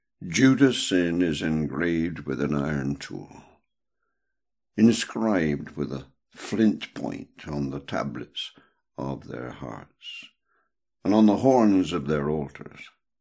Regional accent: South West England, United Kingdom; I come from the West Country. And she dropped her H, which is a little in this.

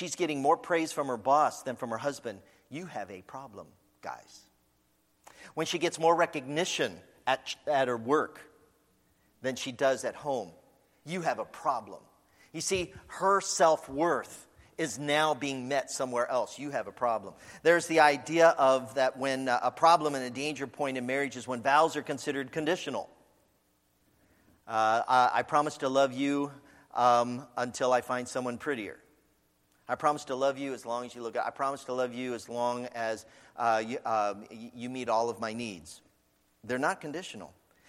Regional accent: Dayton, Ohio, United States; Even I grew up in Dayton, Ohio, inner city, and I didn't have that.

